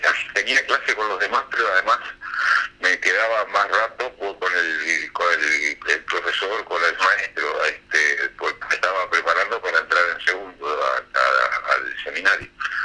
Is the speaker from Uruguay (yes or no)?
yes; Cerro Largo, Uruguay; pero yo en mis padres vivían en el campo, en Cerro Largo. Y bueno, mi madre vino a que yo nací acá en Montevideo y no sé, al mes y pico me fui para afuera y bueno, digamos que hasta los 8 años viví en el campo.